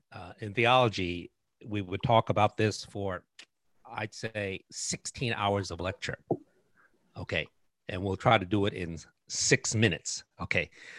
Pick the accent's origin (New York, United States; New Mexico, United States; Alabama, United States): New York, United States; New York City; I was raised in New York City, so I'm a sort of like the Godfather movies. It's filmed on the streets that I lived in, Mott Street. I mean, I was raised there when I was young.